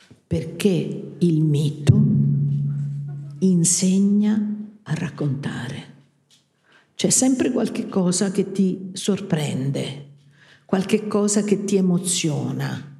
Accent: Rome, Lazio, Italy; perché io romana là su in cima non ci sono mai arrivata

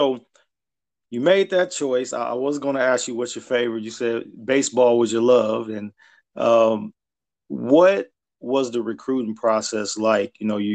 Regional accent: Lima, Ohio, United States; You know, I did some of my growing up in Lima, Ohio. I went to Lima Senior

